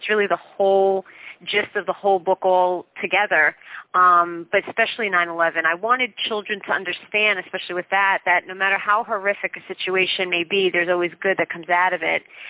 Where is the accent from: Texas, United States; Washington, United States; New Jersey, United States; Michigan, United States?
New Jersey, United States; I'm a true Jersey girl. I mean, I love New York City. I'm only about 20 minutes away from New York, so I have the best of both worlds. I have New Jersey and New York, but growing up in New Jersey has always been a lot of fun, and it's home.